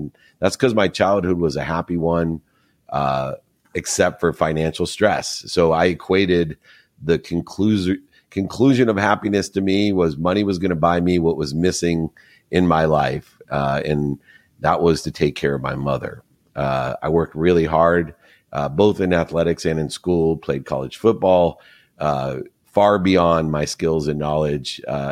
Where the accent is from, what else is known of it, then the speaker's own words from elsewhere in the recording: Akron, Ohio, United States; where I grew up in Akron, Ohio with a single mom, six kids, five boys and a girl